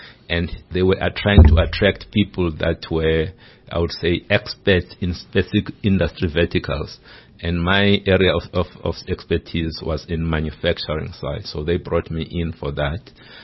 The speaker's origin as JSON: {"language": "English", "town": "Mthatha", "region": "Eastern Cape", "country": "South Africa", "tie": "born or raised there", "said": "I come from the Eastern Cape. I was born in Amtata in the Eastern Cape. From parents who were teachers."}